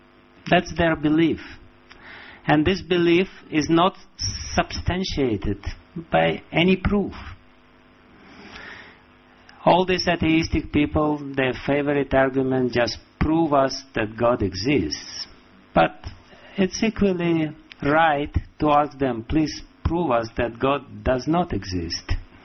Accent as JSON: {"language": "English", "country": "Russia", "said": "And, you know, I'm from Russia, therefore I'm giving some example which is close to my compatriots."}